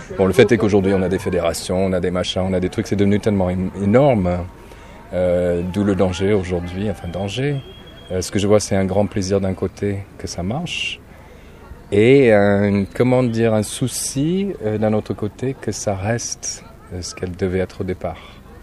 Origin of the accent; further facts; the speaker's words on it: United States; French is a second language; Je suis un Américain fou de la France, d'abord.